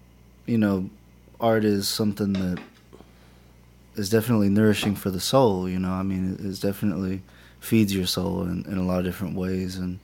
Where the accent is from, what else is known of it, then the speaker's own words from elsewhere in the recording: Indianola, Mississippi, United States; now in Cleveland, United States; I'm from the Mississippi Delta, born and raised. Was raised in Indianola, Mississippi. Currently living in Cleveland, Mississippi.